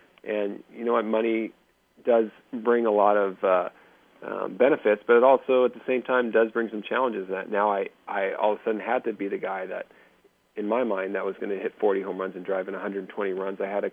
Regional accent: California, United States; We're both from Southern California

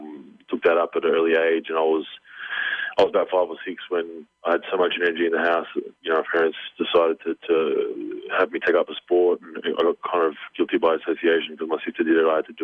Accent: Australia; Yeah, I mean it's a real laid back country. I grew up, in working class suburb

